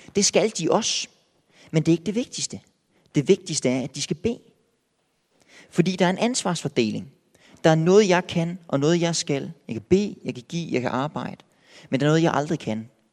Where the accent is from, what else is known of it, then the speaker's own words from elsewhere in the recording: Silkeborg, Central Denmark Region, Denmark; Oprindeligt der er jeg vokset op i Silkeborg. I Silkeborg bor der cirka 45.000 mennesker i Silkeborg by.